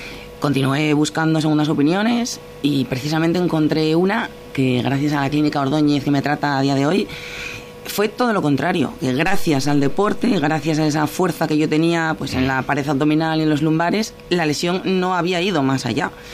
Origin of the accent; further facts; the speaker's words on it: Asturias, Spain; me gusta comer. Me gusta, y como buena asturiana, me gusta todo lo que comemos aquí.